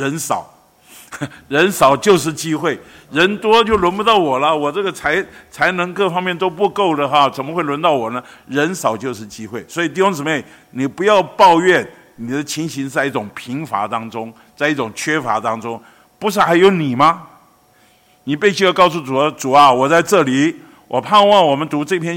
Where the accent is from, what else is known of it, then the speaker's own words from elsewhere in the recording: Beitou, Taipei, Taiwan; 当我在北投，我出生在北投，成长在北投，然后长大在北投，今天我还在北投。